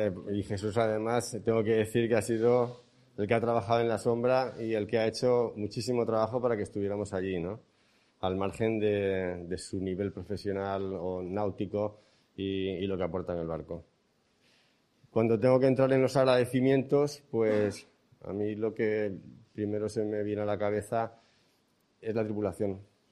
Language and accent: Spanish; Cartagena, Region of Murcia, Spain; El tercer pilar de los agradecimientos es la ciudad de Cartagena. Es mi tierra, ¿no?